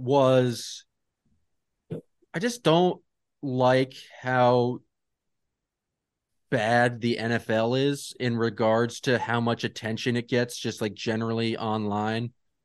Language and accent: English; Watertown, Massachusetts, United States; I grew up in Watertown, Massachusetts.